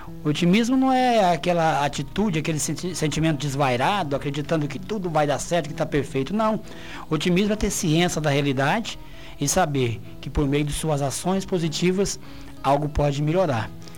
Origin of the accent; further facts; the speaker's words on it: Aparecida de Minas, Minas Gerais, Brazil; sou casado com a Vânia, pai do Alexandre, pai da Maria Clara … sou de Aparecida de Minas